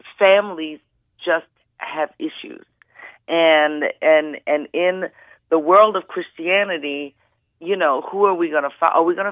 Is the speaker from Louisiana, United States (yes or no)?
yes; New Orleans, Louisiana, United States; she's really coming along down in my home state. We in New Orleans working on her music.